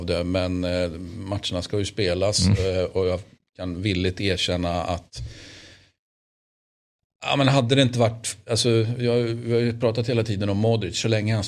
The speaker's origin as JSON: {"language": "Swedish", "country": "Sweden", "said": "Och som svensk har man ju det då."}